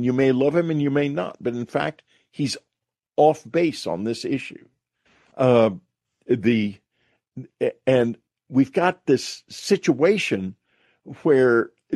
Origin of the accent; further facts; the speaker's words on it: Texas, United States; I'm from Texas, and the hill country in Texas is my home place. I grew up in that hill country.